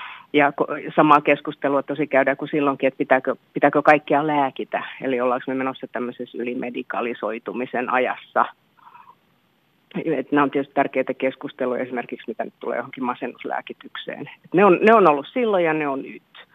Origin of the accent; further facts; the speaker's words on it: Helsinki, Uusimaa, Finland; mä oon syntyisin Kalliosta. Mä oon hyvin rososesta miljöistä kotoisin, yhteisöstä, jossa tämmöiset ongelmat oli ihan joka päivässä. Mä oon nähnyt lapsena tosi paljon kaikenlaista.